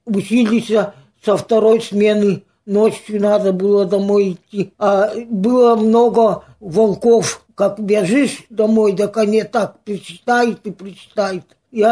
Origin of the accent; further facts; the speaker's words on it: Kolysheva, Kemerovo Oblast, Russia; born there; Родилась в Колышевой.